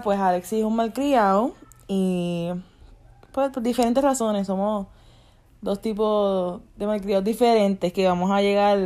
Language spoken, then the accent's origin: Spanish; Puerto Rico; tengo 23 años, soy de Puerto Rico también.